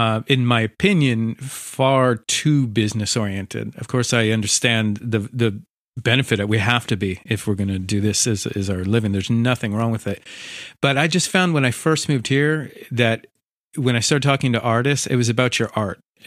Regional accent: San Francisco, California, United States; moved away as an adult; now in Paris, France; And so I've been in San Francisco my entire life. And it was almost 2.5 years ago now that I moved to France, to Paris, because my girlfriend is Parisian.

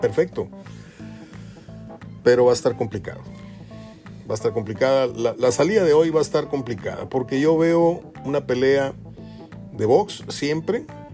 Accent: Monterrey, Nuevo León, Mexico; hay regiomontanos que tampoco caemos mal, ¿verdad?

